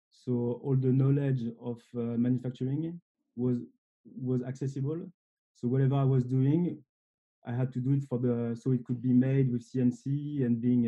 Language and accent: English; Lille, Hauts-de-France, France; Okay, so I'm from the very north of France, so a city called Lille.